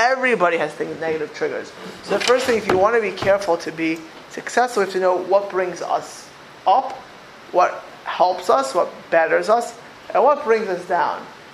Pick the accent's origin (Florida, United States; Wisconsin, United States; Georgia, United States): Florida, United States; Miami Beach; There are people, I grew up in Miami Beach, Florida.